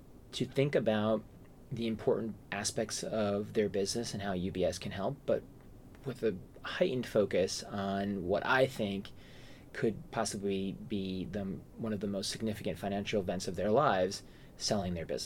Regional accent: New Jersey, United States; now in New York City, United States; I live in New York City. I'm from New Jersey originally, but I've lived here longer than I lived in New Jersey.

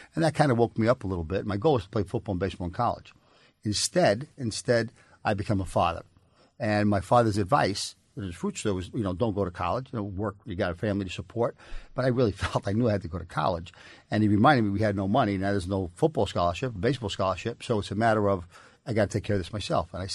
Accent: New York City, New York, United States; So I grew up in the Dyke Mystery section in New York City, and I was the oldest of five.

